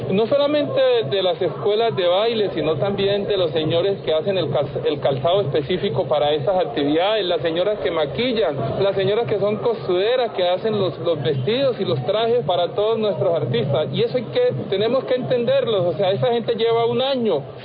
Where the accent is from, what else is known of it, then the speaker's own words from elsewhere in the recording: Cali, Valle del Cauca, Colombia; Tenemos que unirnos como caleños a apoyar la feria.